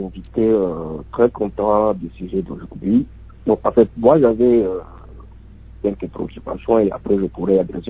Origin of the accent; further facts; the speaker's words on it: Maniema, DR Congo; now in Kinshasa, DR Congo; je suis à Kinshasa actuellement, je suis originaire du Maniema, étant au Maniema, grandi au Maniema, j'ai vécu plusieurs années.